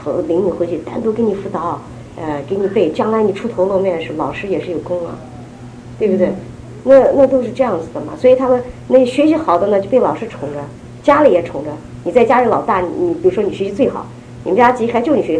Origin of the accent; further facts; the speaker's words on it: China; 有时候我也生气，我是大陆人，我也生气。